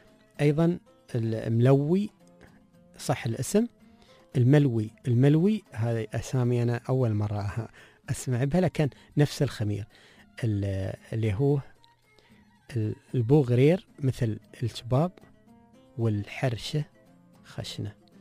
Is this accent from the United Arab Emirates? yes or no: yes; Ras Al Khaimah, United Arab Emirates; ونحن كنا في الإمارات نعتز بهذا الاسم، فما نقول أي اسم غير أنا من رأس الخيمة